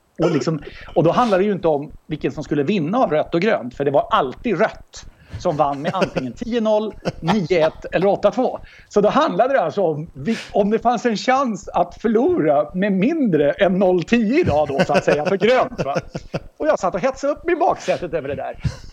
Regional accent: Solna, Stockholm County, Sweden; då bodde jag i Solna, jag är född och uppvuxen där. Bodde första 45 åren av mitt liv i Solna.

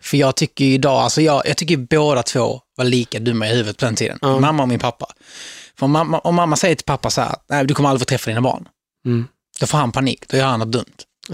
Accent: Kattarp, Skåne, Sweden; also born or lived in Helsingborg; Jag föddes i Helsingborg och bodde i Helsingborg tills jag var 6 år gammal då min mamma flyttade ut till Kattarp.

